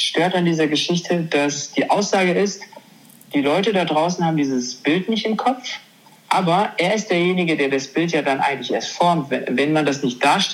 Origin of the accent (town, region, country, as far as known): Germany